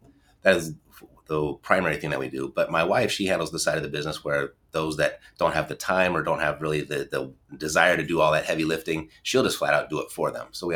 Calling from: Las Vegas, Nevada, United States; I'm in Las Vegas right now.

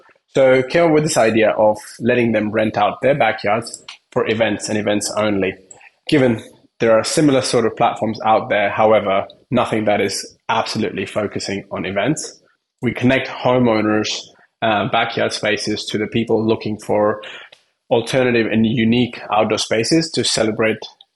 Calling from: Sydney, New South Wales, Australia; I'm calling from the beautiful land, Northern Beaches in Sydney.

